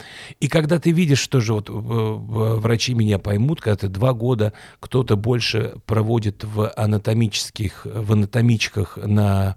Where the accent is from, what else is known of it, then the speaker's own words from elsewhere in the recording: Paris, Île-de-France, France; Франция, Париж.